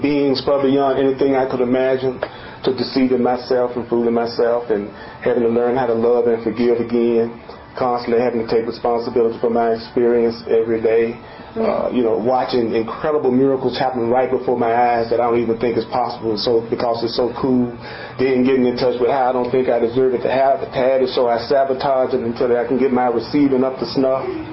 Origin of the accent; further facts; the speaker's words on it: the South, United States; born there; one of the reasons why I was born black in the South in 1950 was that I forgot to laugh.